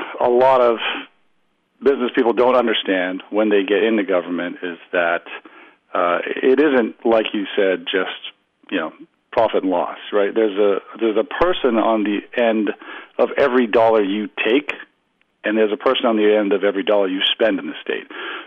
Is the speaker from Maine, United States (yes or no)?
yes; Maine, United States; When I grew up in Maine, and, you know, my whole family grew up here